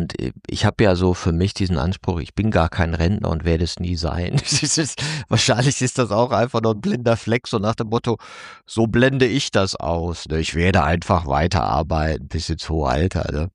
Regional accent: Aachen, North Rhine-Westphalia, Germany; zumindest Rheinisch, so Aachen, wo ich ja herkomme

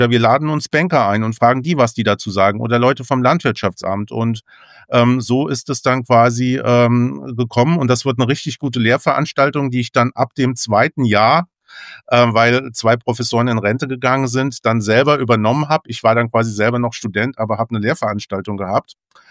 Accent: Germany; Ich bin am Rhein groß geworden. Sohn von sogenannten Mondscheinwinzern

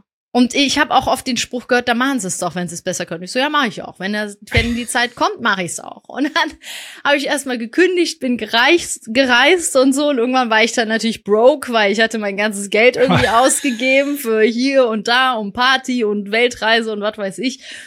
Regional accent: Iran; ich bin Iranerin, wir sind alle so laut und crazy.

